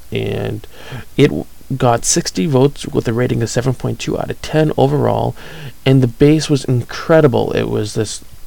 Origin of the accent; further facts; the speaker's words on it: United States; I think the American models are the best ones there, not because I'm an American